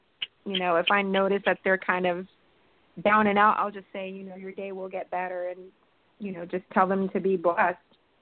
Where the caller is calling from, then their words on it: Atlanta, Georgia, United States; I'm in Atlanta.